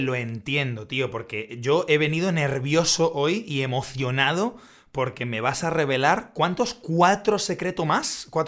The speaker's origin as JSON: {"language": "Spanish", "town": "Madrid", "region": "Community of Madrid", "country": "Spain", "said": "como madrileño inculto y encima con lo poco que he visitado Barcelona, por supuesto que no."}